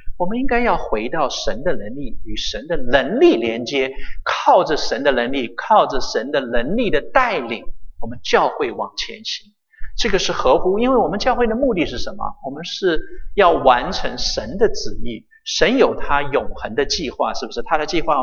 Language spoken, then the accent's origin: Chinese; China; 我们中国人常说什么眼见为信，是不是？